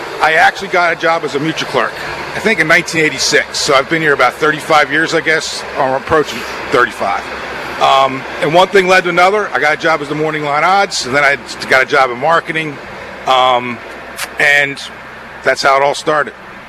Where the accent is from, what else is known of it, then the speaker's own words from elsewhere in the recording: Delaware, United States; born there; I've been a fan of Delaware Park my entire life. I was born in Delaware.